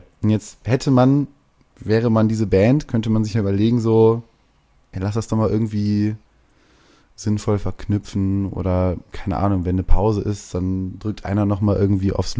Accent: North Rhine-Westphalia, Germany; ich komme aus dem Pott

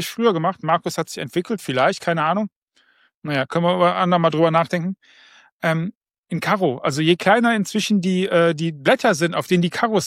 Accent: Rhineland, Germany; ich komme ja aus dem Rheinland

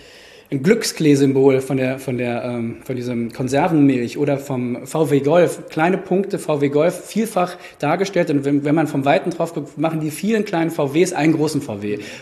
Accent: Frankfurt, Hesse, Germany; auch in einem Umfeld aufgewachsen bin in Frankfurt, ja, Frankfurter Schule, 68er.

